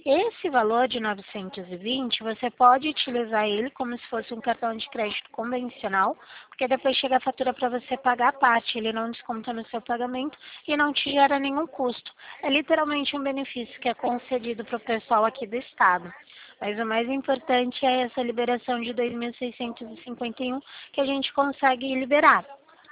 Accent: Limeira, São Paulo, Brazil; meu DDD é 19, que eu sou aqui de Limeira, pertinho de Campinas

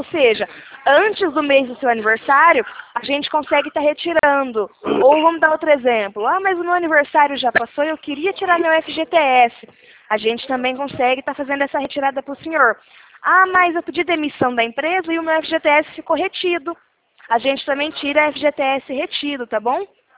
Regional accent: São Paulo, Brazil; Eu sou do estado de São Paulo.

